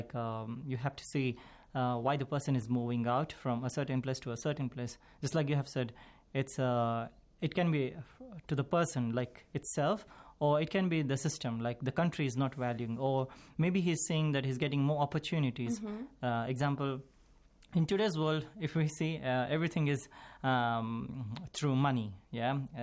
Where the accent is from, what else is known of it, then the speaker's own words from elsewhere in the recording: India; I'm from India … from India.